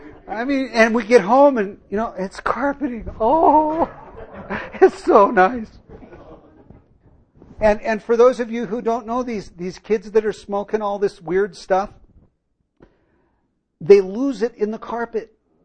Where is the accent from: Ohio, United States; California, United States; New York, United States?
California, United States; Now, I know that I'm from California